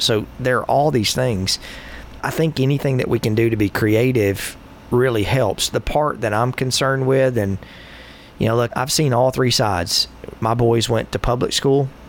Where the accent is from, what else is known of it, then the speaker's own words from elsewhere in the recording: Monteagle, Tennessee, United States; So I'm from Monteagle, and I'm back at Monteagle quite a bit